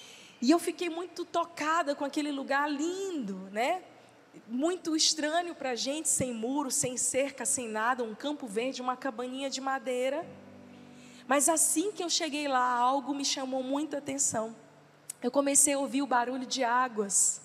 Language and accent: Portuguese; São Luís, Maranhão, Brazil; por cada cidade, pela minha cidade natal, São Luís, pelo Brasil